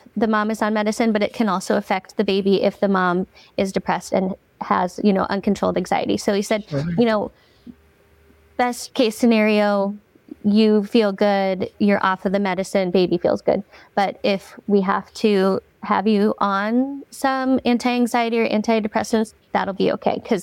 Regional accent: Omaha, Nebraska, United States; I am born and raised in Omaha, Nebraska.

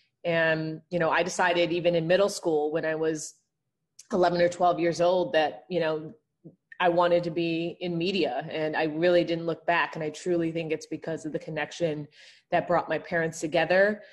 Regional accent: Evanston, Illinois, United States; So, I grew up in Evanston, Chicagoland area during the 90s.

